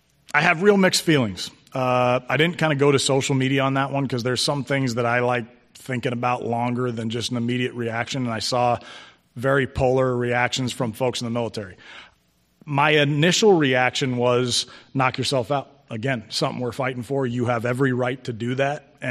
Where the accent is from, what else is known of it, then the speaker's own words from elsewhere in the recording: United States; I'm a pure born, bred American.